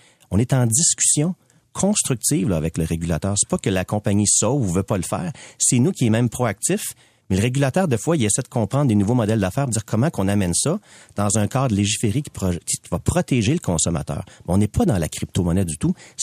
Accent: Quebec, Canada; Je suis un Québécois. Je suis fier.

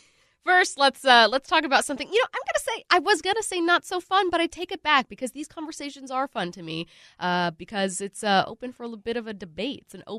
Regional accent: SeaTac, Washington, United States; because I think I'm from SeaTac

